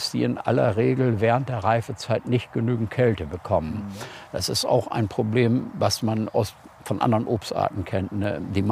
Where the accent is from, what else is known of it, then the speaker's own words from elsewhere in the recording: Bassum, Lower Saxony, Germany; Also ich bin hier in Bassum-Dürren geboren und bin hier mein Leben lang gewesen, bis auf die Zeit, wo ich eine Lehre gemacht habe, aber sonst eigentlich ununterbrochen.